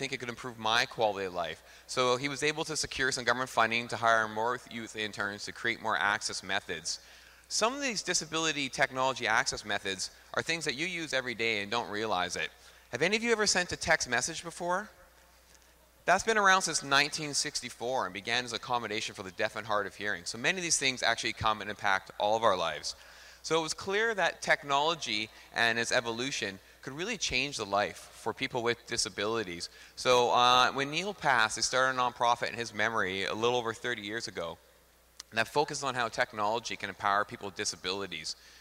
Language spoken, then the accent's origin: English; Canada; I'm also from Canada.